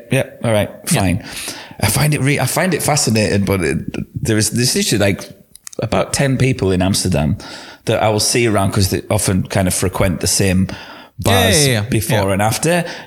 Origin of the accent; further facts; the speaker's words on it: England, United Kingdom; But also, we're English, and you're polite.